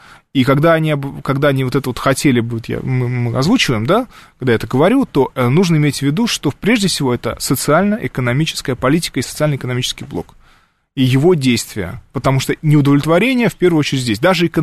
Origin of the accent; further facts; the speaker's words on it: Siberia, Russia; Это я как сибиряк вам подтверждаю.